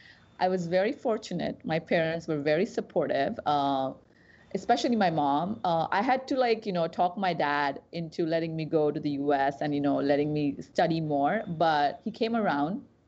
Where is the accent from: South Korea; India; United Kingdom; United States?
India; born or raised there